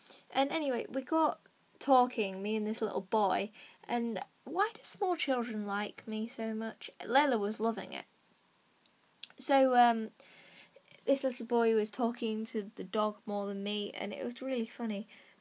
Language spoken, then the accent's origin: English; Northern England, United Kingdom; accent: northern; Despite the dudes at the top making fun of my northern accent, apparently I'm really northern